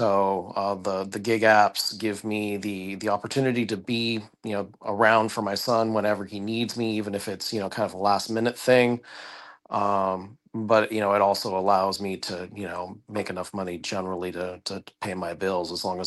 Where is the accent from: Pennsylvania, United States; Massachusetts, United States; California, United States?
California, United States; Los Angeles; moved away as an adult; So I grew up in the Los Angeles area. I lived there for about 30 years. I'm currently in South Georgia, like in the middle of nowhere.